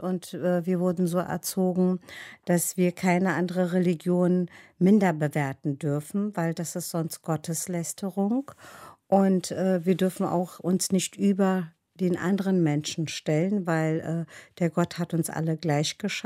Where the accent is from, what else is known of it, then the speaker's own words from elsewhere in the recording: Sivas, Turkey; Doch, ich erinnere mich auch an meine Kindheit bei uns im Dorf.